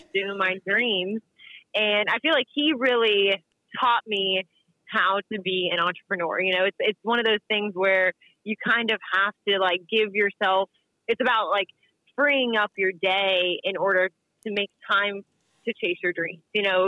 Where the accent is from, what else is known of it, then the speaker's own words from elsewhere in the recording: West Virginia, United States; And so we're both from West Virginia. We lived about 2 hours apart.